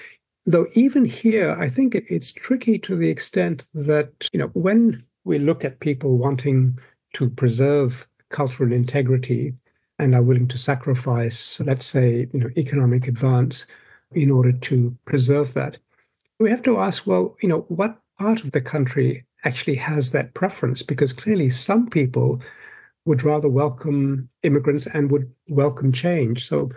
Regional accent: Malaysia; when I was growing up in Malaysia

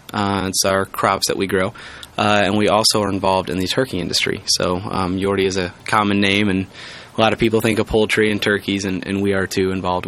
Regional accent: Morton, United States; Yeah, I was born and raised in Morton. Grown up on a family farm. I'll be the fifth generation family farmer to run this operation, my brother and I. Our roots are in Morton.

